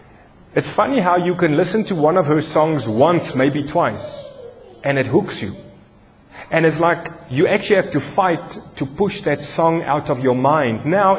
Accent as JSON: {"language": "English", "country": "New Zealand", "said": "She's in my home country of New Zealand at the moment doing a couple of concerts."}